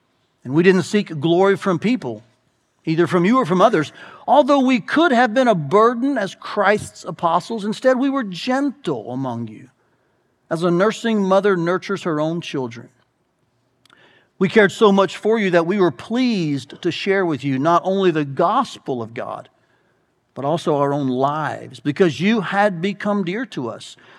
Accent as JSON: {"language": "English", "town": "Atlanta", "region": "Georgia", "country": "United States", "also_born_or_lived": "Iowa", "said": "We moved here from Atlanta, Georgia, 29 years ago. And wow, what a first winter that was for this southern boy."}